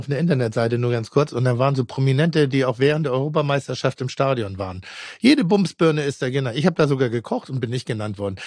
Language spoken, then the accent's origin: German; Schleswig-Holstein, Germany; Ich sag mal hier geburtsmäßig, bin ja damit auch groß geworden, ich bin ja Schleswig-Holsteiner. Das heißt, ich bin ein Nordiker